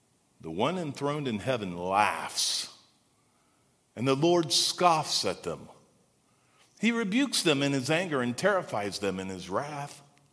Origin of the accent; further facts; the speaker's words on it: Sabina, Ohio, United States; I grew up in Sabina, just down the road.